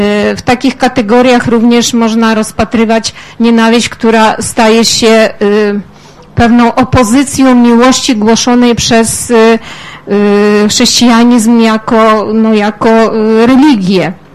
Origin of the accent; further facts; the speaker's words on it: Zhytomyr, Zhytomyr Oblast, Ukraine; now in Warsaw, Poland; Ja pochodzę akurat z tych Polaków, którzy mieszkają na Ukrainie, Żytomierz, a w tej chwili jestem na Uniwersytecie Warszawskim.